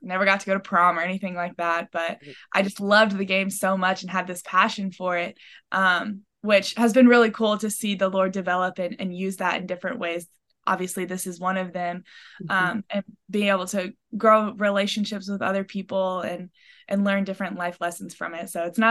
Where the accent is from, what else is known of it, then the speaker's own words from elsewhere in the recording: Rock Hill, South Carolina, United States; I'm from Rock Hill, South Carolina. I'm currently playing volleyball at an NCAA school in Tennessee.